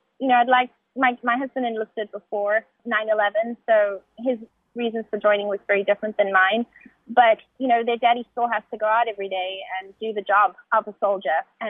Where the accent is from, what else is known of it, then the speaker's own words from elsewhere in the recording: South Africa; now in United States; as a South African citizen and a green card holder, I decided to enlist in the U.S. Army.